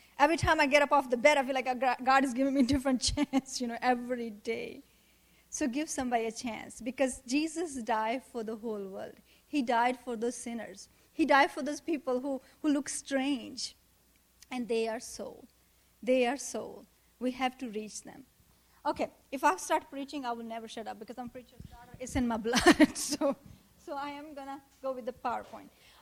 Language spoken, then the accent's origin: English; Pakistan; English is a second language; now in United States; I'm from Pakistan